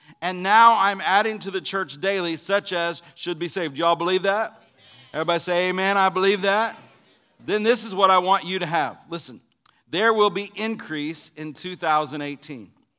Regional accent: Illinois, United States; Where I grew up in Illinois, we have four very distinct seasons. Here in North Alabama, we have four seasons

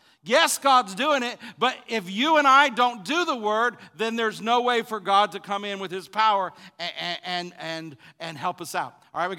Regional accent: Illinois, United States; I grew up in Illinois, and during the winter, it could get very cold. So let's say it's January, and we lived on this blacktop road in the middle of the country, surrounded by cornfields

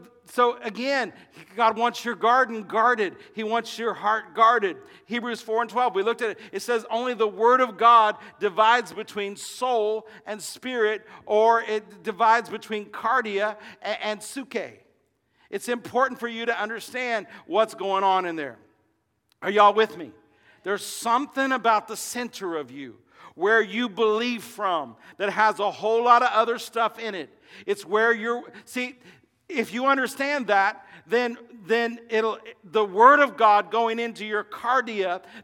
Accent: Illinois, United States; growing up in Illinois on a garden, and I was in 4-H

